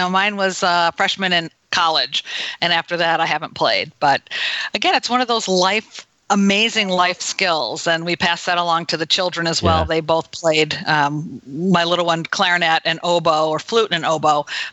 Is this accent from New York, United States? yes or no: yes; Binghamton, New York, United States; born there; I was born in Binghamton, New York, and in the Southern Tier.